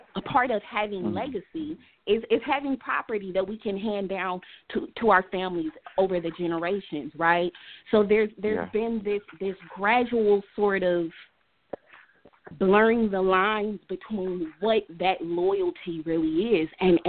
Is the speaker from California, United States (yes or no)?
yes; Oakland, California, United States; I grew up in West Oakland, okay?